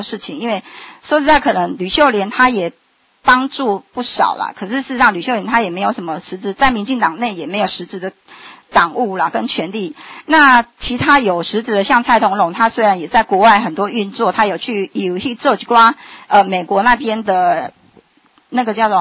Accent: Taiwan; 我们台湾人是很高的

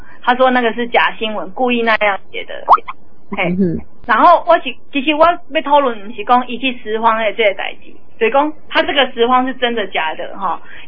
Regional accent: Taiwan; 咱身为台湾人

